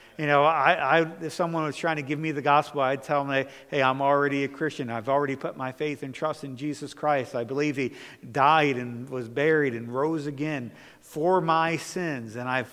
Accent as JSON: {"language": "English", "country": "United States", "tie": "born there", "said": "I know that I'm American. I know I'm blessed, and I know because I was born in America"}